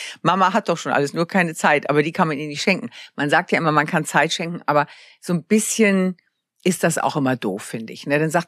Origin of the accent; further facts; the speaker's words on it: Northern Germany, Germany; Ich bin aus dem Norden.